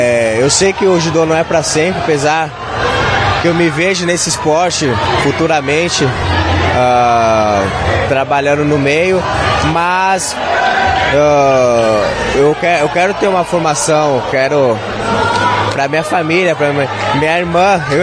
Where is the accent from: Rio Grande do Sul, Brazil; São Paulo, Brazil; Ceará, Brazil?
São Paulo, Brazil; Não sou do Rio de Janeiro, sou de São Paulo, da Zona Norte, da capital, amo inclusive, pô, nascido e criado em São Paulo